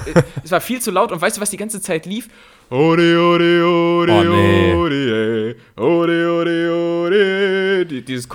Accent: Bad Pyrmont, Lower Saxony, Germany; ja, ich komme so aus Bad Pyrmont, das ist so Niedersachsen.

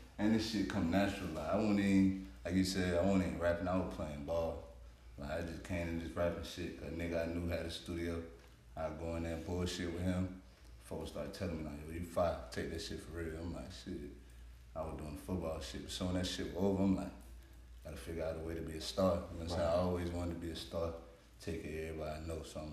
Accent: Greenville, South Carolina, United States; in my city, I'm from Greenville, you know what I'm saying?

